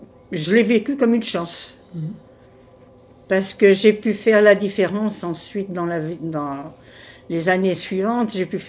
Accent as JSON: {"language": "French", "town": "Villeurbanne", "region": "Auvergne-Rhône-Alpes", "country": "France", "tie": "born there", "said": "Alors, moi, je suis née à Villeurbanne."}